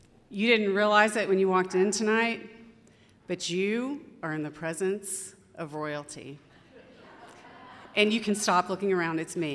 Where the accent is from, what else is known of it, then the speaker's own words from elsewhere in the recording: Cuero, Texas, United States; I come from Cuero, Texas, which is a small town about 90 miles southeast of here, and I was 5 years old when I nabbed the title of Child Queen for my hometown